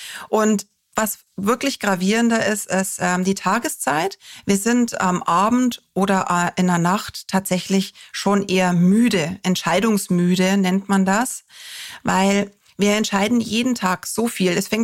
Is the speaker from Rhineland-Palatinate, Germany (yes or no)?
no; Bavaria, Germany; ich komme aus Bayern